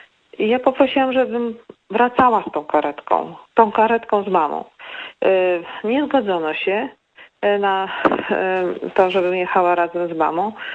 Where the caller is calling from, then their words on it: Pomeranian Voivodeship, Poland; ja z Pomorza chciałam dołączyć się swoim głosem